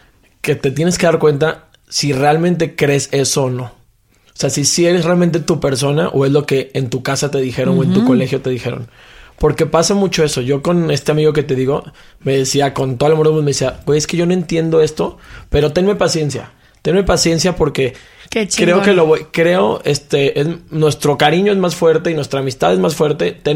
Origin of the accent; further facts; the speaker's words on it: Mexico; Como mexicano, a veces ya vas a Estados Unidos y te sientes de que ofendido